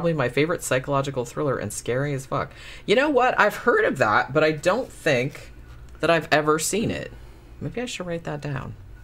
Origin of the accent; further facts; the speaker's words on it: Daytona Beach, Florida, United States; I'm kind of growing up in Daytona Beach, I had that all like leashed out of me.